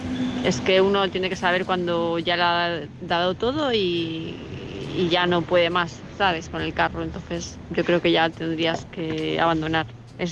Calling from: Palma de Mallorca, Balearic Islands, Spain; de Palma de Mallorca.

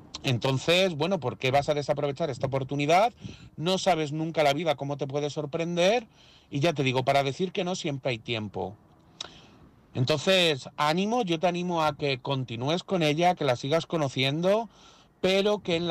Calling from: Madrid, Community of Madrid, Spain; de Madrid

